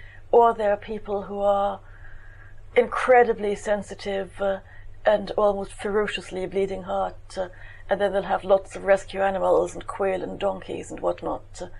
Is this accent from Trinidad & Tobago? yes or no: yes; Port of Spain, Trinidad & Tobago; although I grew up in Trinidad, I was a girl from the capital, I was an urban girl.